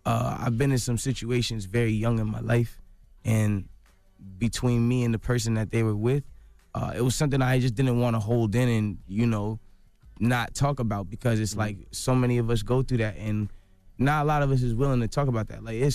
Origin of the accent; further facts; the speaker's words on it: Canada; I'm a kid from Canada.